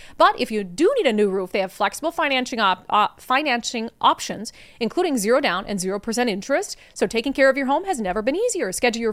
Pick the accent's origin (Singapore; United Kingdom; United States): United States; Minnesota; And I can also say I'm from Minnesota.